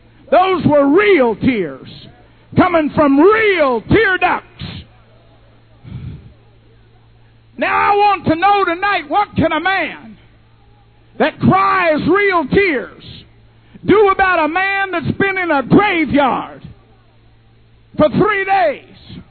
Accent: Canada; I am a Canadian, a foreigner, stranger, and a pilgrim, and you took me in.

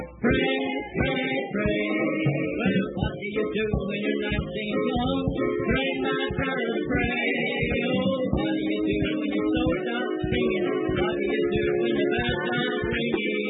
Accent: Arkansas, United States; now in Norwich, United States; But we are from Arkansas and we're working for God in New England and God is blessing.

